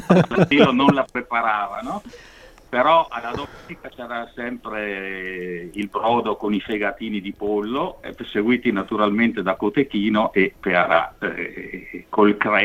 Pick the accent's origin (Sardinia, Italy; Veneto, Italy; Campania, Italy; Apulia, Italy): Veneto, Italy; Verona; io sono veronese puro sangue, nato addirittura a Porta Vescovo, nemmeno in ospedale.